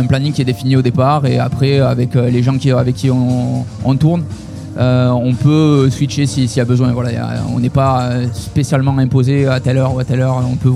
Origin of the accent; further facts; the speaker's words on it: France; now in Saint-Denis, Réunion; Moi, je suis pas natif de La Réunion, je suis arrivé de métropole juste avant